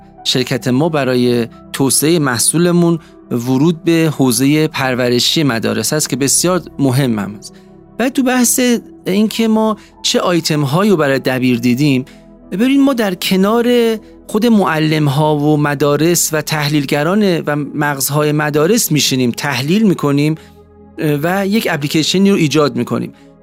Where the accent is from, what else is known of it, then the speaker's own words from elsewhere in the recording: Iran; خودم خیلی دوست دارم به عنوان یک ایرانی و کسی که عاشق ایران هست به تمام کشورم خدمت کنم